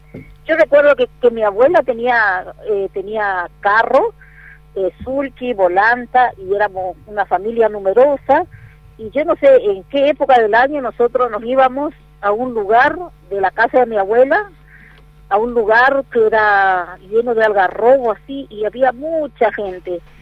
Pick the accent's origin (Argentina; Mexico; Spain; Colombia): Argentina; Quitilipi, Chaco; now in Formosa, Argentina; Sí, yo nací en la zona de Quitilipi y de esa zona yo tengo muy buenos...